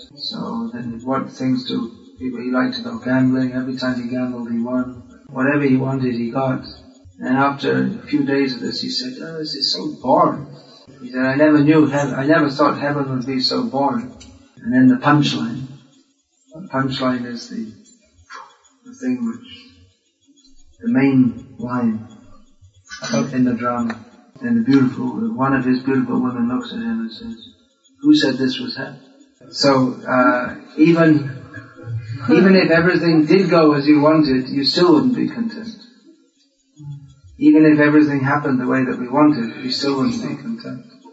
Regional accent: England, United Kingdom; born there; I was born in England, so they call it the English Channel.

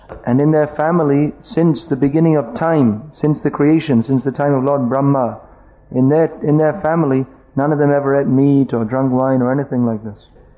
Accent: United Kingdom; Of course, I'm from Britain, and British tend to think the British are the best.

